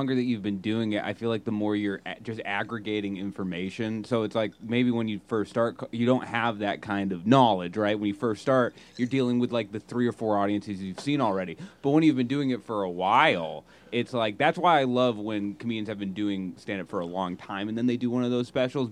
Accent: Buzzards Bay, Massachusetts, United States; Okay, like Buzzards Bay in Massachusetts.

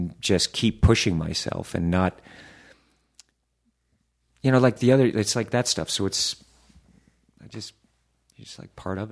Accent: the South, United States; you know, Mr. Hoffman, I was raised in the South.

